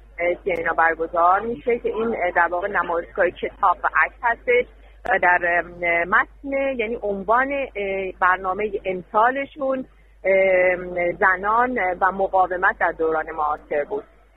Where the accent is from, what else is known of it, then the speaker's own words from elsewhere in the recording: Iran; به عنوان یک ایرانی میتونه نقش بسزایی داشته باشه